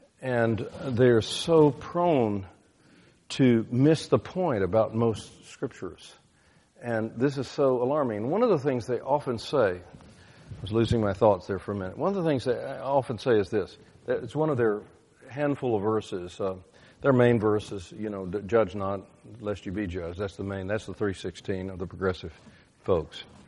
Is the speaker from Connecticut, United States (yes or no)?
no; Fordyce, Arkansas, United States; born there; I was born in Fordyce. That's at the end of the Cotton Belt in southern Arkansas.